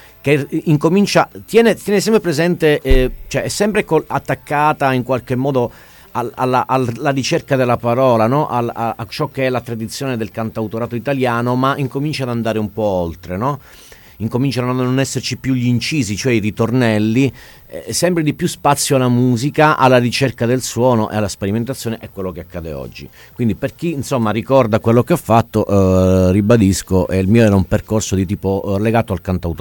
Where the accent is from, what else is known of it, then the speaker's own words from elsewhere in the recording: Spezzano Albanese, Calabria, Italy; now in Rome, Italy; Sì, assolutamente, sono di Spezzano Albanese, sono venuto qui poi per studiare